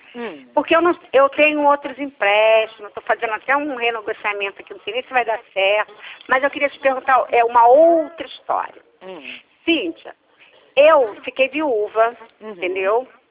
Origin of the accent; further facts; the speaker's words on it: Nilópolis, Rio de Janeiro, Brazil; que eu sou do município de Nilópolis